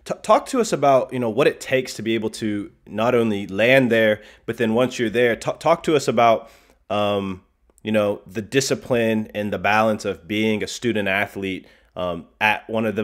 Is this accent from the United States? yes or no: yes; Oklahoma, United States; because I'm from Oklahoma, which is a pretty big wrestling state right there up with Illinois, I'd say.